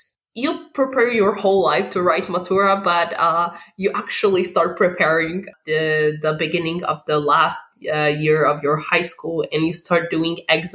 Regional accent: Poland; English is a second language; I'm 19 years old and I come from Poland.

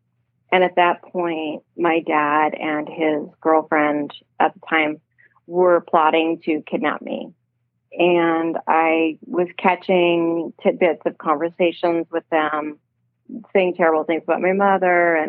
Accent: Midwest, United States; I grew up in the Midwest, and I had an alcoholic parent.

